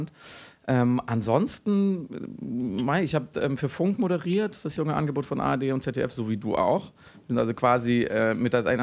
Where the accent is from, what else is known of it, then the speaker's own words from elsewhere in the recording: Freiburg, Baden-Württemberg, Germany; Im Schwarzwald tatsächlich. Ich bin bei Freiburg geboren und aufgewachsen